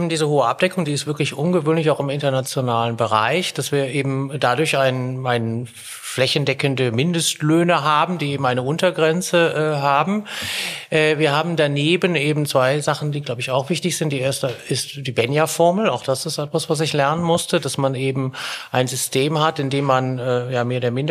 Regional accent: Germany; now in Austria; Also die Lebensqualität ist natürlich, wie viele ÖsterreicherInnen auch wissen, eben sehr hoch.

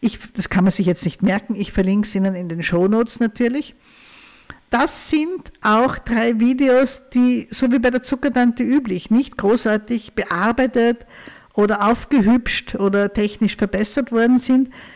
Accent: Austria; Bei uns in Österreich ist es leider so, dass diese Diabetes-Schulungskurse, die so fein sind am Anfang, dass die weniger werden.

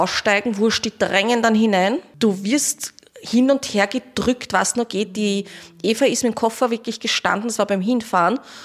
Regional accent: Vienna, Austria; wir kommen aus Wien und aus Österreich.

